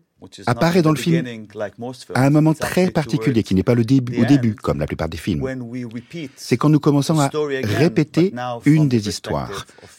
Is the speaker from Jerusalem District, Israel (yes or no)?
no; Jaffa, Tel Aviv District, Israel; French is a second language; Je viens de Jaffa.